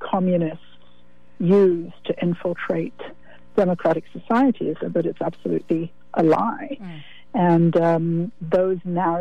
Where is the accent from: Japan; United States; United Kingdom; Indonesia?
United Kingdom; England; one of the things as an English person that I've found is that it's very difficult